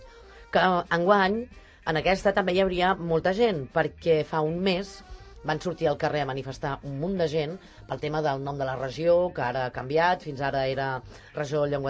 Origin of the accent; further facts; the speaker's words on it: Occitania, France; Nosaltres no som occitans, som catalans